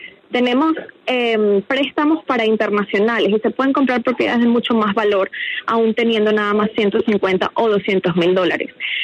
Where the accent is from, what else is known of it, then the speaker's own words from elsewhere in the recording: Venezuela; yo soy venezolana, ya viví todo lo que es la migración de personas y la migración de fondos.